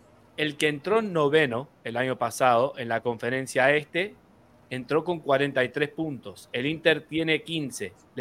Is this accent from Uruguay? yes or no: yes; Uruguay; Yo, como soy uruguayo, entiendo mucho de la calculadora